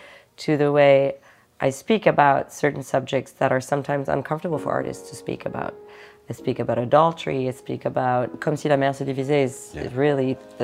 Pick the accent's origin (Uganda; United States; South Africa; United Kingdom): United States; New York; I thought about the situation of being a New Yorker and being an artist.